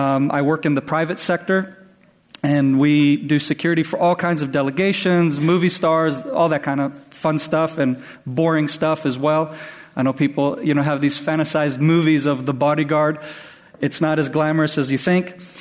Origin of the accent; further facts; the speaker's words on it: Israel; accent: Israeli; I can speak in with the Israeli accent, if that helps you. But that's what I learned when I grew up here in Israel.